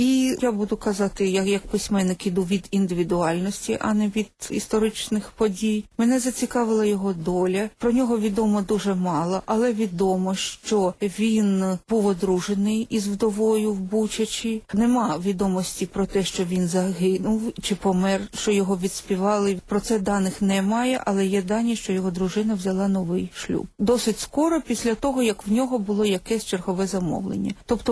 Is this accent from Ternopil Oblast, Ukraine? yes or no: no; Kyiv, Ukraine; хоча я киянка корінна.